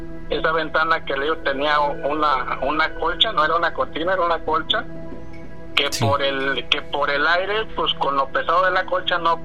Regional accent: Veracruz, Mexico; esto pasó allá de donde yo soy originario. Curiosamente yo estoy, soy de la zona de Veracruz, pegado allá, ya con los brujos de Catemaco.

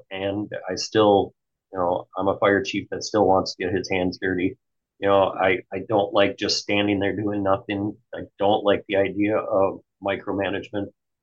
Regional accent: Milwaukee, Wisconsin, United States; prior to moving to Northern Wisconsin, I grew up in the Milwaukee area.

